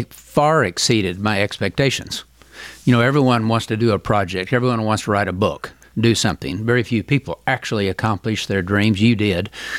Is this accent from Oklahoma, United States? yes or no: yes; Oklahoma City, Oklahoma, United States; born there; I was born here in Oklahoma City.